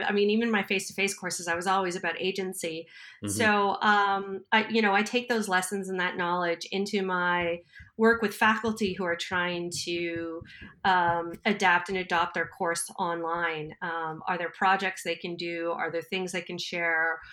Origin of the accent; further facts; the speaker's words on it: Quebec, Canada; I'm from Quebec.